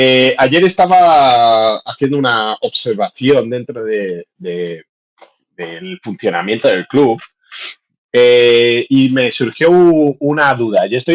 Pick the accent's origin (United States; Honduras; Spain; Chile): United States; South Carolina; accent: South Carolina; El mío es mi acento es de South Carolina.